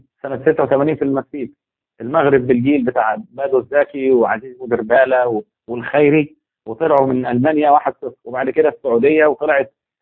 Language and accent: Arabic; Algeria; نفس الشيء عندنا في الجزائر حسن الوحيدة حاليا